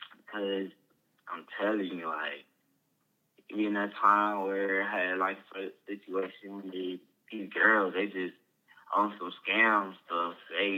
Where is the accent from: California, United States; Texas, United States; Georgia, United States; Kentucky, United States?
Georgia, United States; I'm from Fulton County. I'm a Grady baby.